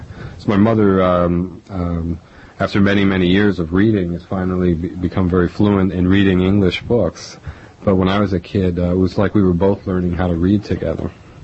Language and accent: English; New York City, New York, United States; my parents came up from Oriente province in 1943, and that's a whole other story, but I was raised in New York City.